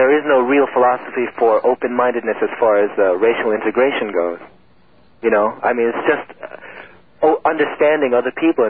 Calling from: Setauket, New York, United States; I'm calling from Setauket.

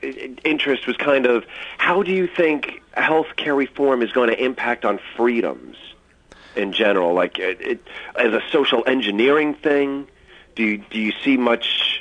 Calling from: Ridge, New York, United States; I'm calling from Long Island, Ridge.

